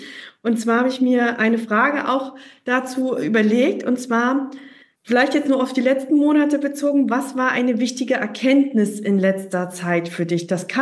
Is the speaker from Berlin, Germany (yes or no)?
yes; Berlin, Germany; als Berlinerin